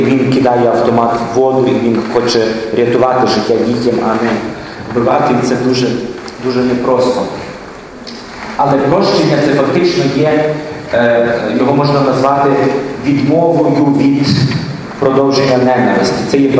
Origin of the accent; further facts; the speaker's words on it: Lviv, Lviv Oblast, Ukraine; І я приїхав в Київ, це, напевно, може там перший чи другий раз в житті я був в Києві. Я зі Львова.